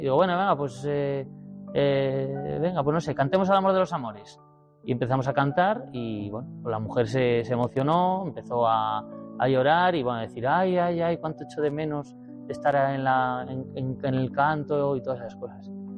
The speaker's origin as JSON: {"language": "Spanish", "town": "Benavente", "region": "Castile and León", "country": "Spain", "tie": "born or raised there", "said": "cuando vuelvo aquí a España, a la diócesis, básicamente estuve colaborando en mi pueblo, en Benavente"}